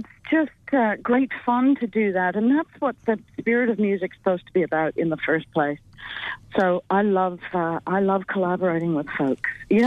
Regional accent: Canada; I grew up in Canada, and there's, you know, as a kid, we had lots of Indian friends

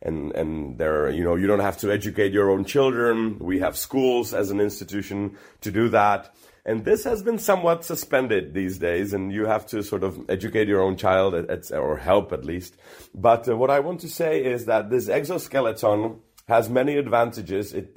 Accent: Czechia; I've always been optimist, but then again, I grew up in Czech Republic where everybody's a pessimist

